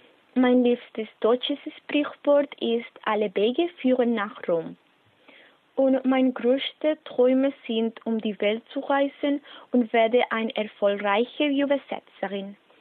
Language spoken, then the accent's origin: German; Spain; German is a second language; ich komme aus Spanien. Ich bin im 1995 geboren.